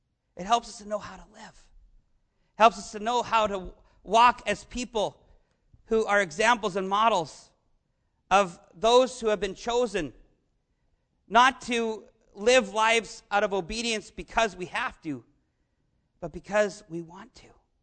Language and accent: English; Canada; I grew up in Canada, and I was often instructed in history about the American Rebellion.